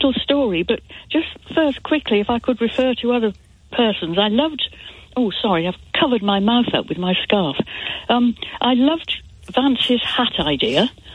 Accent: Oxford, South East England, United Kingdom; born there; because I was born in Oxford.

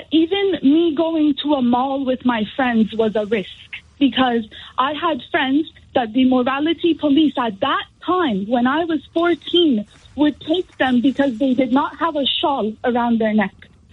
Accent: Iran; moved away; I was born in Iran. I grew up in Iran. Half of my life I've been outside.

